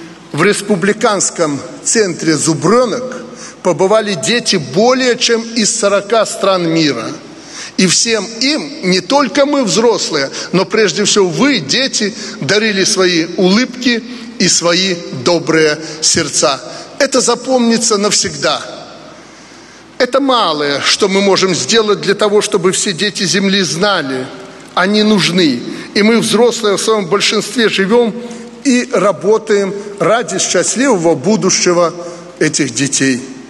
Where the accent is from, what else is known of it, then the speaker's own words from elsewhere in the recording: Belarus; Мы, как истинные благородные люди, как истинные белорусы, помогаем этим детишкам.